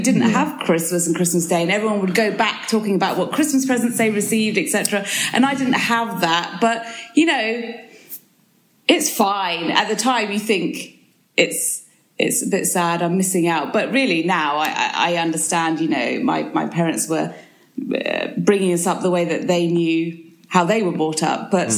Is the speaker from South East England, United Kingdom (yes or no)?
yes; Tunbridge Wells, South East England, United Kingdom; I was born and bred in Tunbridge Wells, but my parents are Iranian. We had Iranian values. So growing up, you know, in an Iranian household, we didn't do Christmas.